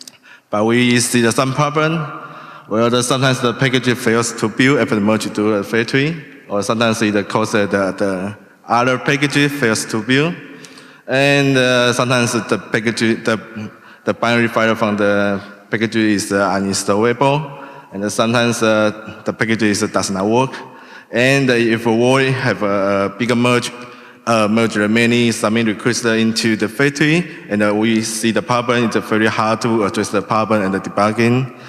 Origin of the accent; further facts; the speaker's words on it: Switzerland; English is a second language; I'm from Swiss.